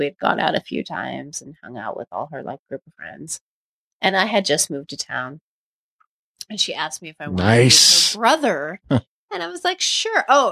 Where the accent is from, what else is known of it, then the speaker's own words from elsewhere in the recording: New Jersey, United States; born there; I was born in New Jersey, so I don't know.